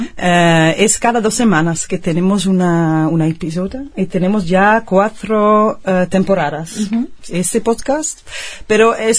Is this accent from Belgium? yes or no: yes; Belgium; Sí, sí, sí, en 1830, en mi país.